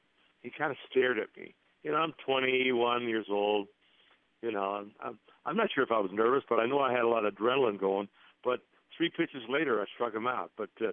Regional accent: Chatham, Ontario, Canada; And we lived in the east end of town

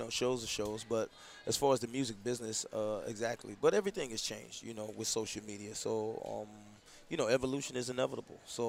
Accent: St. Louis, Missouri, United States; Well, I mean, growing up in St. Louis, you know, baseball is like number one, you know.

